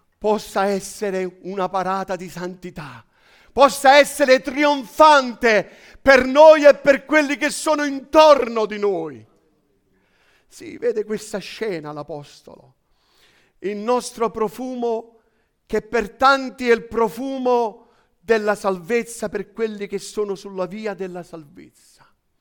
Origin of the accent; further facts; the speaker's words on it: Naples, Campania, Italy; Da buon napoletano, è come se mi fosse mangiato un ragù.